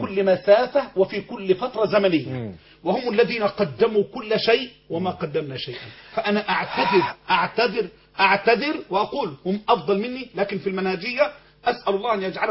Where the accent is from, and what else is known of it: Egypt